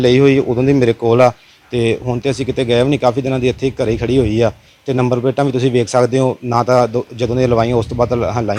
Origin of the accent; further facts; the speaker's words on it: Firozpur, Punjab, India; ਮੈਂ ਫਿਰੋਜ਼ਪੁਰ ਜ਼ਿਲ੍ਹੇ ਦਾ ਰਹਿਣ ਵਾਲਾ ਜੀ।